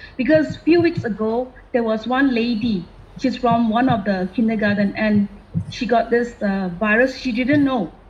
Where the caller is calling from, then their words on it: Singapore; from Singapore.